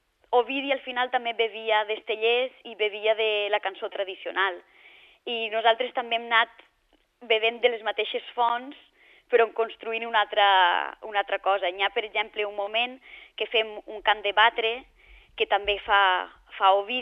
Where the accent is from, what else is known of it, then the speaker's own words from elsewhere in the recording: Pedreguer, Valencian Community, Spain; Jo soc de Pedreguer.